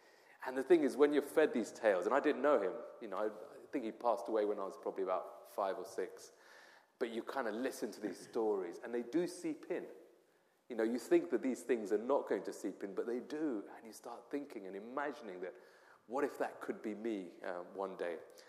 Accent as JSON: {"language": "English", "town": "Watford", "region": "East of England", "country": "United Kingdom", "tie": "born or raised there", "said": "I was actually raised in a Hindu household, and so that was my sort of upbringing. I mean, there's so many things that I could tell you about growing up in Watford"}